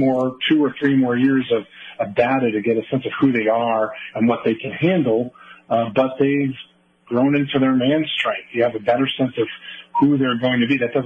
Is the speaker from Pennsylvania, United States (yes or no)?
yes; Pittsburgh, Pennsylvania, United States; I'm from Pittsburgh. That was just me.